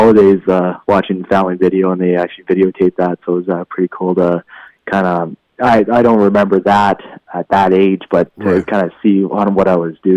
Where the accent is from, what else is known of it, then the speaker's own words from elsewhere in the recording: Quesnel, British Columbia, Canada; I grew up in Quesnel, British Columbia